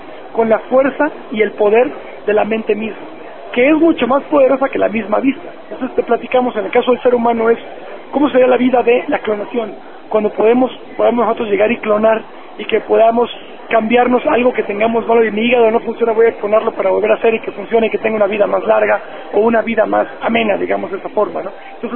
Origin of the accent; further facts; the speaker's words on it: Mexico; yo como empresario mexicano, pues lo que quiero lograr es darle mi granito de arena para impactar a mi país